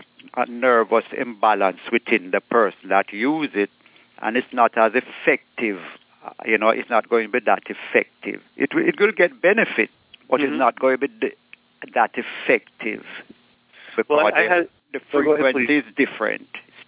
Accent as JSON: {"language": "English", "town": "Summerhill", "country": "Jamaica", "tie": "born or raised there", "said": "I grew up in Jamaica, in the country."}